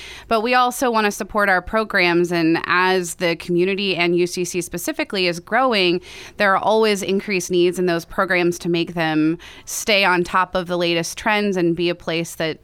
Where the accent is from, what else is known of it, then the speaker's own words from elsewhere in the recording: Ohio, United States; also born or lived in Colorado; I'm originally from Ohio. So I started off teaching 6th, 7th, and 8th grade at a middle school that I went to in Ohio. And then I was on the East Coast for a bit, Colorado, and now I've hit the West Coast.